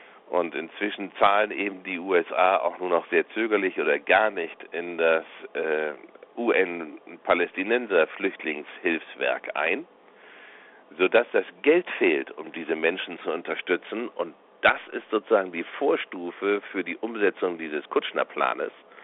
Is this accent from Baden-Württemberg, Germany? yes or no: no; Bremen, Germany; in meiner Heimatstadt Bremen